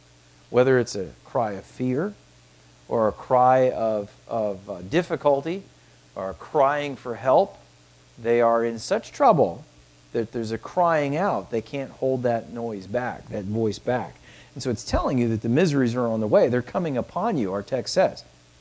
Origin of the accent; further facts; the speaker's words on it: United States; born there; I have learned to thank God that I was born in America when I was, to the family I was, and to the opportunity of coming to know Christ.